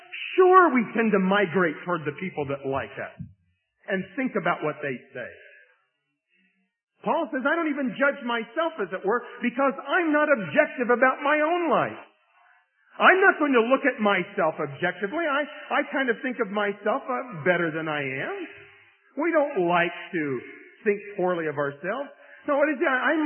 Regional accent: United States; I couldn't stand there and say, I'm an American.

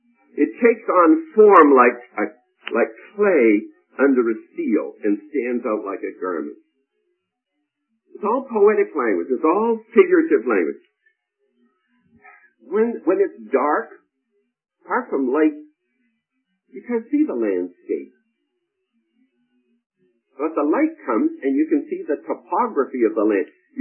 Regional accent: East Coast, United States; I was brought up in the East Coast

